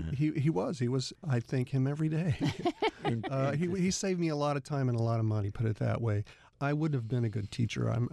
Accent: Topeka, Kansas, United States; also born or lived in Cordell, United States / Norman, United States; Well, I grew up in Topeka, Kansas, in Cordell, Oklahoma, Norman, Oklahoma, around that area of the country in different times, different places.

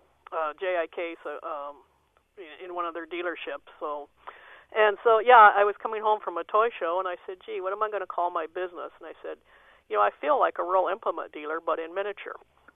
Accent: South Dakota, United States; now in Iowa, United States; I grew up in South Dakota.

